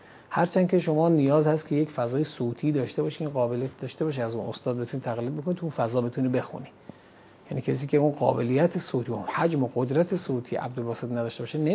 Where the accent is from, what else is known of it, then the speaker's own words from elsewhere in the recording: Isfahan, Iran; تو منطقه‌ای که بودیم مال استان اصفهان هست، از توابع استان اصفهان اطراف گلپایگان و خانسار، شهری هست به اسم ویست